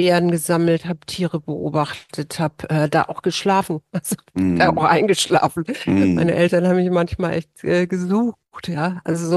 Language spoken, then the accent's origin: German; Hamburg, Germany; ich bin in Hamburg groß geworden und da gibt es den Sachsenwald und wir waren jedes Wochenende im Wald.